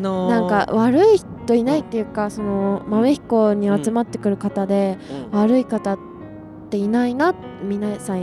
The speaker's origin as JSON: {"language": "Japanese", "region": "Tokyo", "country": "Japan", "tie": "born or raised there", "said": "私は、うん、東京生まれ東京育ちなので"}